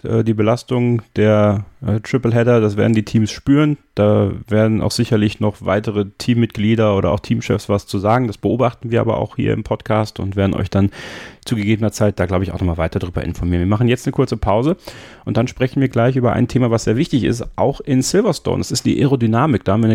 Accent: St. Vith, Wallonia, Belgium; born there; Bin ja in St. Fürth geboren, das ist ungefähr in der Nähe von Spa-Francorchamps.

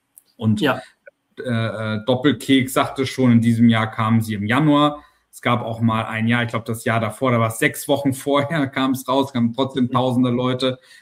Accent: Hamburg, Germany; für uns als Hamburger ist Chessbase ja eine absolute Institution

